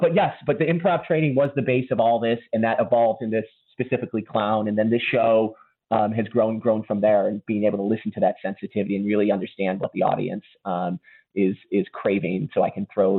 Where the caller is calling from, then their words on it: Edinburgh, Scotland, United Kingdom; I'm currently calling from Edinburgh.